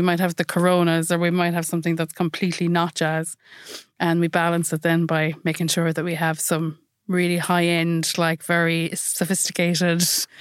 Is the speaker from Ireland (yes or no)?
yes; Munster, Ireland; I am from down the road in Kerry, which I'm reminded of on a daily basis while I'm in Cork.